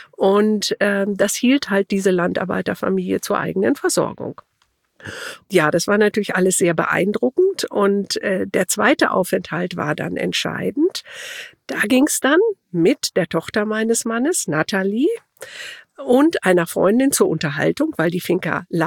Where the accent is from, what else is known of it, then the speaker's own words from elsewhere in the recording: Gütersloh, North Rhine-Westphalia, Germany; born there; now in Hamburg, Germany; Bin hier nach Hamburg gekommen. Ich bin gebürtig aus Gütersloh. Komme aus einer Unternehmerfamilie